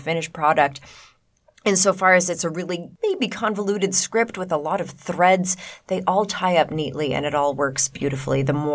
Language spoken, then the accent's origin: English; Ottawa, Ontario, Canada; And they are based out of Ottawa. my hometown